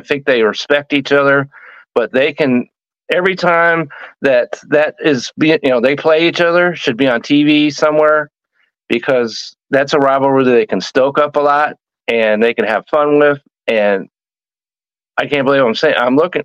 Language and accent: English; Indiana, United States; Well, I grew up in Indiana.